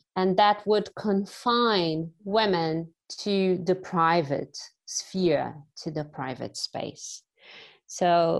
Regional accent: Brazil; not my home country, not Brazil

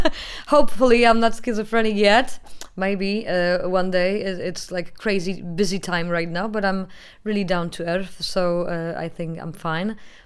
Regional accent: Poland; growing up in Poland and near Russia and Ukraine.

